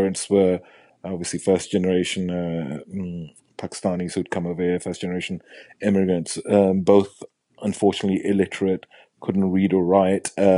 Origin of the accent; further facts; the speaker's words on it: Nelson, North West England, United Kingdom; born there; I was born in United Kingdom. I was born in a small town in the northwest of the country called Nelson, Lancashire, next to Burnley. It's a very industrial little village, actually. And he had a huge Pakistani community